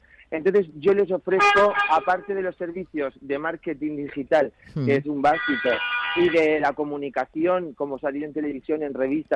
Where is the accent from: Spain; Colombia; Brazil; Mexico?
Spain; lo que somos diseñadores españoles nos encontramos con la dificultad de que no podemos competir con las grandes firmas internacionales